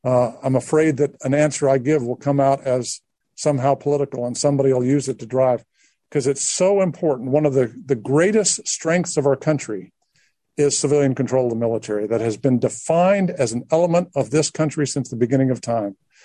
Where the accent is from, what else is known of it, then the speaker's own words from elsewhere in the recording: Alabama, United States; I grew up in Alabama. And I grew up in Alabama in the 60s. And there's a lot of good people in Alabama. And I love the state of Alabama. I'm proud to be from there.